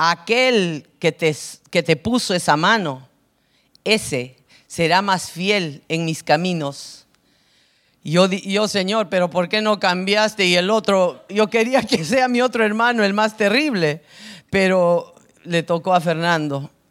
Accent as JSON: {"language": "Spanish", "town": "Huancayo", "region": "Junín", "country": "Peru", "tie": "born or raised there", "also_born_or_lived": "Finland", "said": "Cuando yo regresé de Finlandia a Perú, muy bonito, entusiasta, empecé a traer conciertos cristianos a mi pueblo, a Huancayo, que es una ciudad de más o menos 800,000 habitantes."}